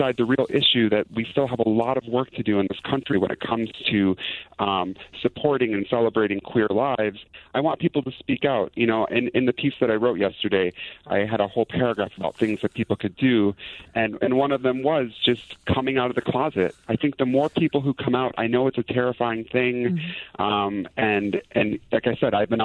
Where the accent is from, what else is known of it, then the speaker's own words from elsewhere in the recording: Wisconsin, United States; moved away; I grew up in Wisconsin, and the second I could get out of Wisconsin, I did, and I think that's true for a lot of queer people.